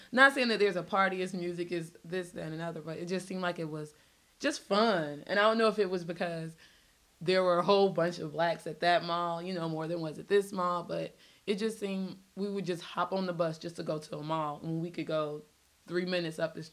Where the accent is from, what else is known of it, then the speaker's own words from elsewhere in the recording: Roswell, Georgia, United States; I do say, like, if I'm somewhere within Georgia, I'll let them know, you know, I'm from Roswell.